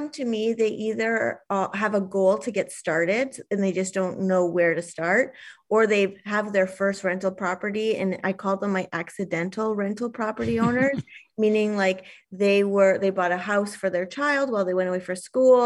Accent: Ontario, Canada; also born or lived in Scotland; I'm originally from Ontario, but I moved overseas to Scotland

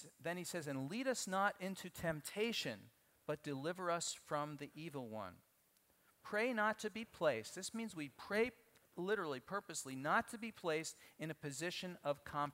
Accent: Northeast, United States; See, I'm from the Northeast. You know, it's in Jewish home, it's just the norm.

